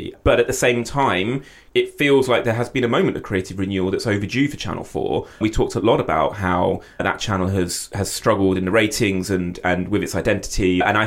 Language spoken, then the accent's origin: English; United Kingdom; And I'm not just saying that as a British producer and, you know, because I'm a, you know, a shill for the BBC.